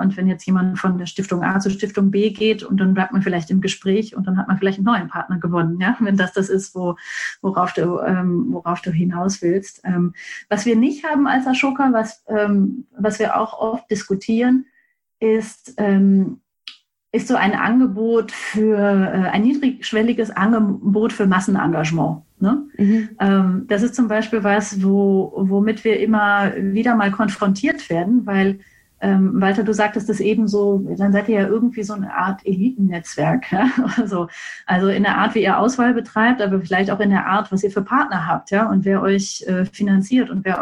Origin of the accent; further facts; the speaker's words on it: North Rhine-Westphalia, Germany; Ich komme aus Ostwestfalen. Ich habe in Bielefeld mein Abitur gemacht. Ich hatte das Glück, mal ein Jahr lang in Wichita, Kansas zu leben